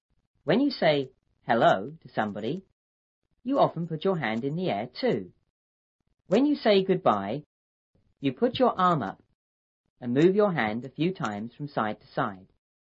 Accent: India; moved away as an adult; also born or lived in England / Sichuan; No, I was born in India. I lived there until I was 18. Then I went to study in England.

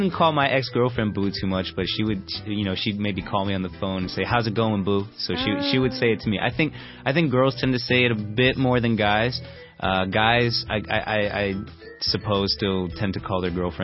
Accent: Washington, District of Columbia, United States; I think this term is common in cities like New York or my hometown, D.C.

